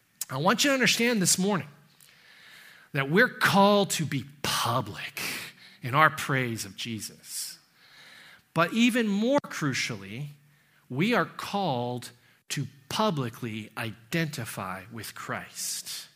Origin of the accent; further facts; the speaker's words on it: United States; Like, I'm American, so I don't even play hockey.